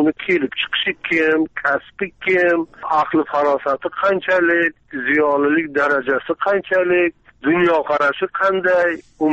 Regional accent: Jizzakh, Jizzakh Region, Uzbekistan; born there; Mana Jizzaxdan boshlayman. Jizzaxda tug'ilganman. Vatanim birinchi deb bilaman va juda buyuk odamlarni vatani deb bilaman.

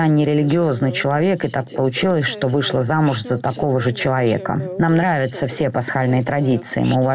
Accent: Abkhazia, Georgia; А это не получается, поскольку я беженка из Абхазии.

